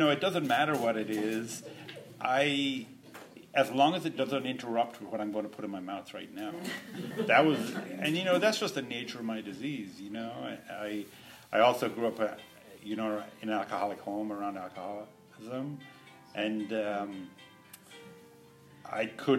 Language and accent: English; west of Ireland, Ireland; I'm from Ireland, I grew up there, I grew up on a farm on the West Coast